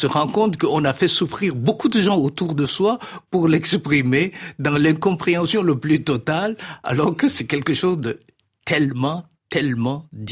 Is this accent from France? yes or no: no; Chad; de par mes origines de marin-pêcheur, on a l'impression qu'on tangue. Et quand on vient du Tchad, c'est-à-dire un pays essentiellement plat, le monde se soulève à chaque pas.